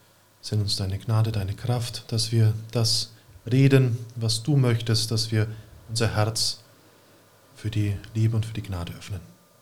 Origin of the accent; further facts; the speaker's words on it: Kronach, Bavaria, Germany; Also meine Heimatort.